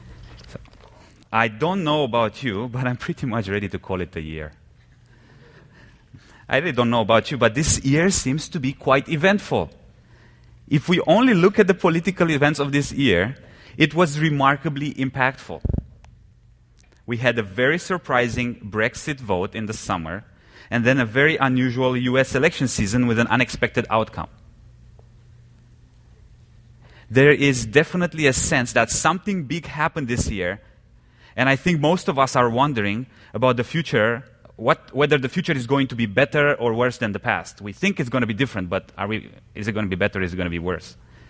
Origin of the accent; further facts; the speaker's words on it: Romania; I'm one of the elders here. I come from Eastern Europe, from Romania